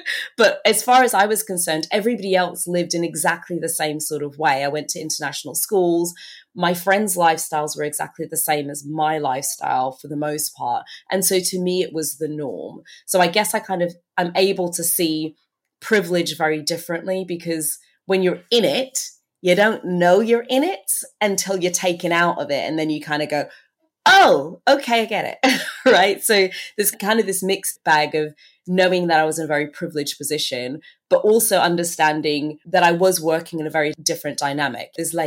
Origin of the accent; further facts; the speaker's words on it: Turks & Caicos Islands; also born or lived in Bahamas; So I was born in the Bahamas. I'm actually originally from the Turks and Caicos Islands.